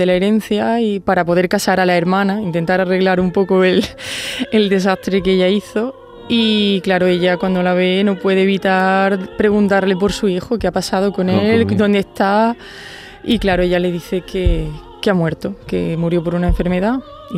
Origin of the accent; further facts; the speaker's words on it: Jaén, Andalusia, Spain; Yo soy de Jaén.